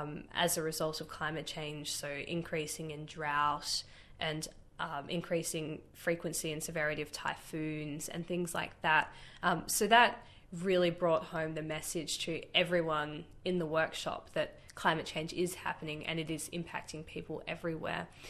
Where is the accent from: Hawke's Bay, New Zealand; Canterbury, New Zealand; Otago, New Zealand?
Otago, New Zealand; Queenstown; And growing up in Queenstown, I was always really inspired by both of my parents and the community.